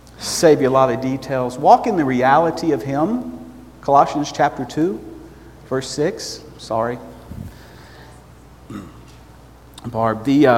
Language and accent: English; Georgia, United States; I'm from Georgia, so I can do that.